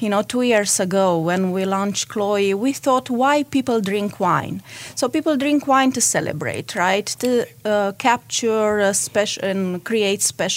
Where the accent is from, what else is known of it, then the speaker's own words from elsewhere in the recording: Romania; moved away as an adult; now in California, United States; I was born in Romania, and that's where I lived my first 30 years